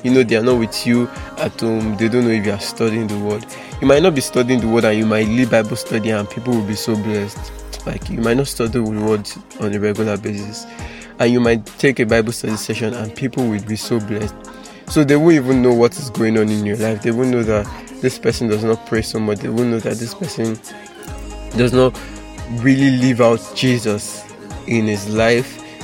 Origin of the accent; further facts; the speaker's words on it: Nigeria; I'm Nigerian, and in a Nigerian home, if you've done something wrong, somebody is definitely going to call your name twice, or maybe three times, or four times